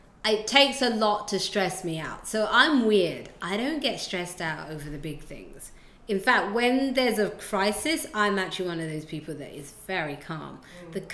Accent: Ghana; I'm from Ghana. So I'm from Ghana, so we have a dish called jollof rice.

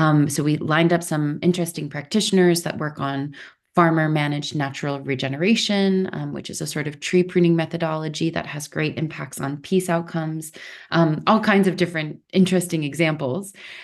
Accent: United States; now in Switzerland; I'm an American, I'm a middle-class white woman from the US living in Switzerland

